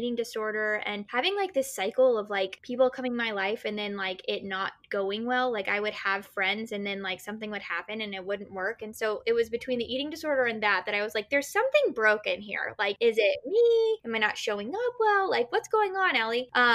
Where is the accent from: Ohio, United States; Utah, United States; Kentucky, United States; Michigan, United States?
Kentucky, United States; also born or lived in Florida / California; now in Los Angeles, United States; I am born and raised in the South in Kentucky. I was born in Florida, moved around, lived in California until almost the end of middle school, and then my parents divorced, so I was relocated to Kentucky for high school and for college